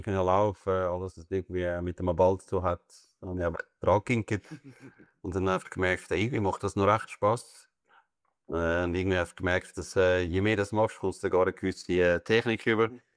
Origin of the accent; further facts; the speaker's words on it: Glattbrugg, Zurich, Switzerland; Ja, ich bin in Glattbruck aufgewachsen.